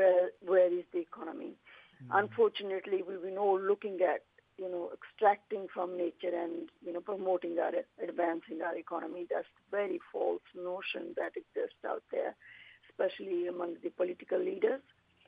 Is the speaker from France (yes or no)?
no; India; now in Darwin, Australia; I'm originally from India.